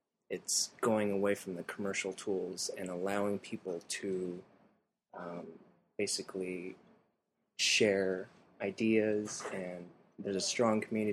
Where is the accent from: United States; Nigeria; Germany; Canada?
United States; Los Angeles, California; I'm from Los Angeles